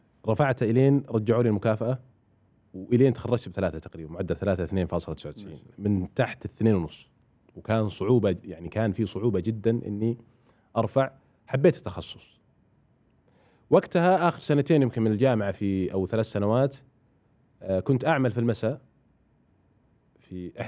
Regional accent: Abha, Asir, Saudi Arabia; أنا جاي من أبها عشان أحصل على شهادة، عشان أبني مستقبلي،

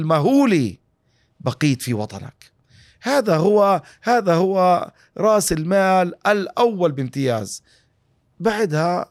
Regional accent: Palestine; شعبنا الفلسطيني بطل يا رجل

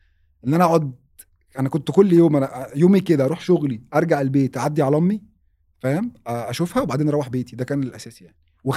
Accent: Alexandria, Alexandria Governorate, Egypt; moved away as an adult; now in Riyadh, Saudi Arabia; حتى ساعتها الشركه كانت حاجزه لي على القاهره مع ان انا من اسكندريه

